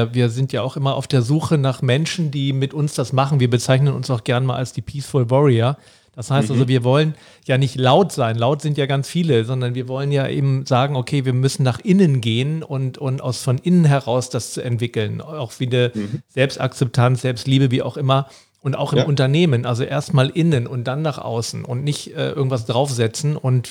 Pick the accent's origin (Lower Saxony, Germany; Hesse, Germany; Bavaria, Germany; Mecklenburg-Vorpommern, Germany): Lower Saxony, Germany; Ich bin Niedersachse.